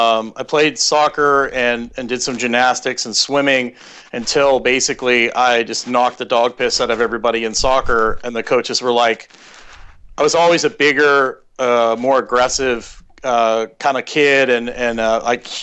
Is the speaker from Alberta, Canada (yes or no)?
yes; Fort Saskatchewan, Alberta, Canada; Well, I grew up in Canada. I was I lived most of my life in Fort Saskatchewan, Alberta, which is near Edmonton, so way up there.